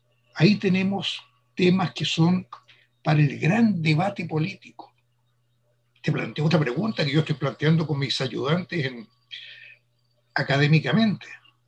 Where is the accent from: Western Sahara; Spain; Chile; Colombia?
Chile; Ahí tenemos temas muy grandes con respecto a nuestro ser como chilenos.